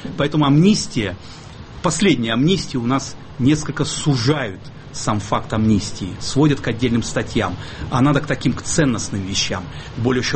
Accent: Siberia, Russia; Я говорю как сибиряк, потому что у нас особое отношение.

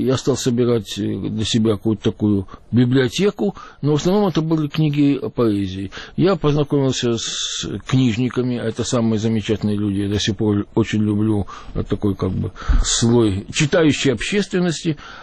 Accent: Dunaivtsi, Khmelnytskyi Oblast, Ukraine; Мы корни с Украины. Я родился в маленьком местечке Дунаевцы, сейчас малоизвестном.

